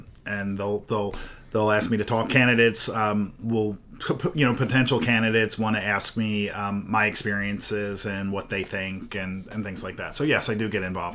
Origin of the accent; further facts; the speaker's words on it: Montgomery County, United States; I'm from Montgomery County.